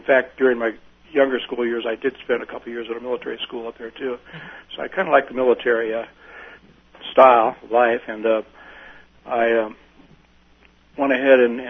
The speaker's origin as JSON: {"language": "English", "town": "Bellevue", "region": "Washington", "country": "United States", "tie": "born or raised there", "said": "Okay, I grew up in Washington State in the Seattle area of a town called Bellevue."}